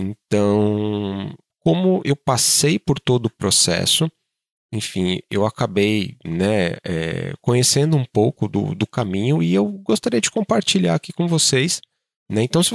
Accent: Brazil; moved away as an adult; now in New Zealand; gente chegou aqui, né, na Nova Zelândia em julho de 2022, né, há quase 3 anos atrás. E desde quando a gente saiu do Brasil

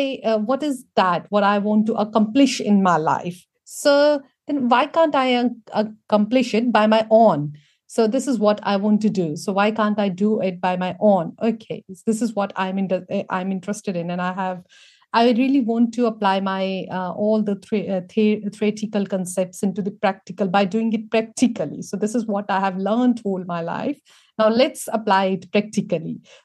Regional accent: India; now in New Zealand; I came to New Zealand in 2015. I'm from India

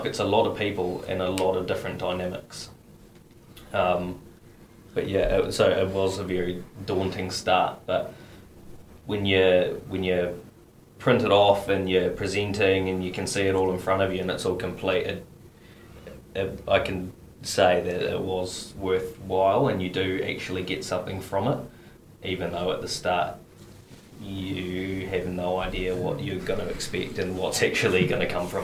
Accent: Dunedin, Otago, New Zealand; I haven't moved far. I was born in Dunedin, stayed around my whole life. All my family are in Dunedin, but been fortunate enough in my life to do a bit of travel and things as well, but Dunedin's always been home

